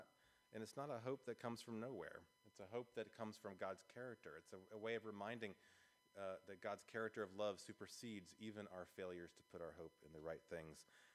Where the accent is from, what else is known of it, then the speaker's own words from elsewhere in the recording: the South, United States; I'm from the South. I think of something called kudzu.